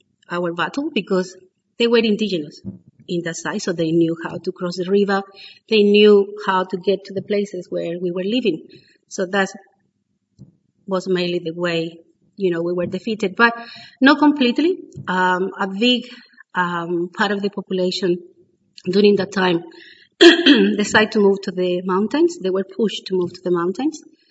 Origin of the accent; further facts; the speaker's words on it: Chiloé, Los Lagos, Chile; English is a second language; I'm from Chiloé, that is a small island at the end of Chile.